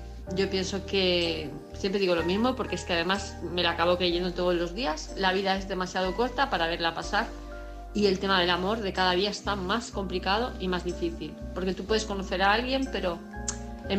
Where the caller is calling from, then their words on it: Palma de Mallorca, Balearic Islands, Spain; de Palma de Mallorca